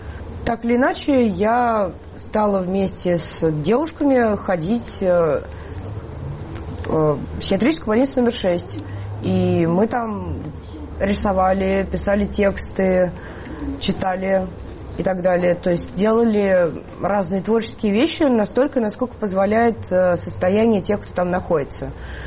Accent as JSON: {"language": "Russian", "country": "Russia", "said": "то есть коллектив белорусский, я из России, музыкант из Украины"}